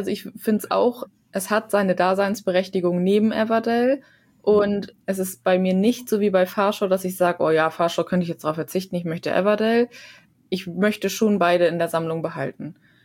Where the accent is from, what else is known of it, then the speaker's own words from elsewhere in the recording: Kiel, Schleswig-Holstein, Germany; Quasi in meiner Heimat, sozusagen.